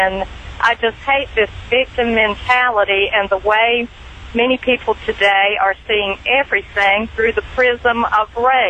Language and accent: English; North Carolina, United States; Yes, I'm a Lumbee Indian. We're from Robeson County, southeastern North Carolina. And we don't live on a reservation.